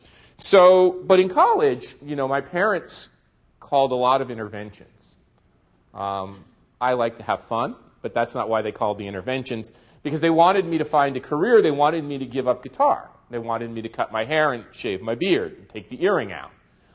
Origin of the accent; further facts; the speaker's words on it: North Arlington, New Jersey, United States; also born or lived in Newark; I'm Italian-American. My grandparents came to the United States. I was born in Newark, and my parents migrated to North Arlington, smack dab in the heart of Sopranos country.